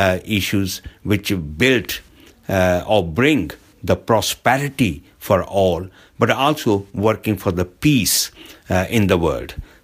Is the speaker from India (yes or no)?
yes; India; born there; I have my vested interest of being an Indian by birth.